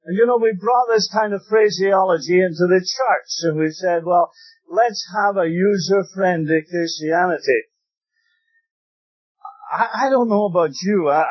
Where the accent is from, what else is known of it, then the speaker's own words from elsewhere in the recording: Scotland, United Kingdom; I'm a Scotsman. I do everything on the cheap.